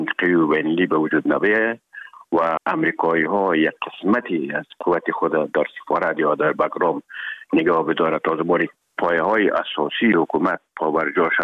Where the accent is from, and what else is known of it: Herat, Afghanistan